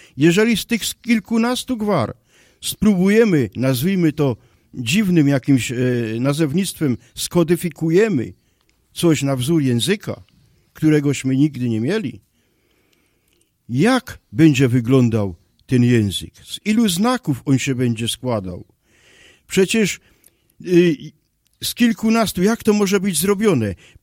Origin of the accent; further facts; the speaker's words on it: Silesian Voivodeship, Poland; accent: Silesian; Ja jest, jak zresztą słychać, górnoślązokiem, nie ślązokiem, a górnoślązokiem, czyli te serce. Z dziada pradziada. Godum jednym z gwar śląskich